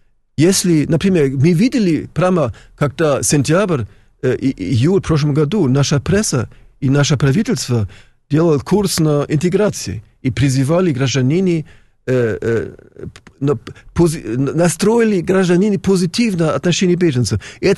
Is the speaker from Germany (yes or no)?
yes; Germany; Я, например, вырос в Германии 60-70-80 года.